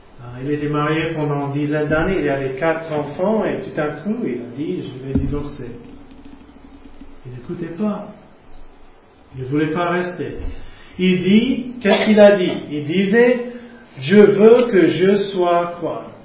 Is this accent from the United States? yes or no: yes; United States; Donc, chez moi, aux États-Unis, d'où je viens